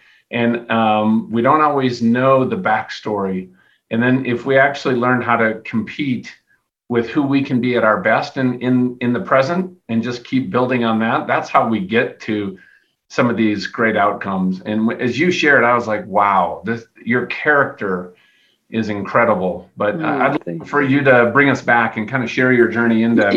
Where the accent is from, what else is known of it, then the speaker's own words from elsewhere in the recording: Minnesota, United States; So I grew up in Minnesota, and once in a while, like, we wanted to go play hockey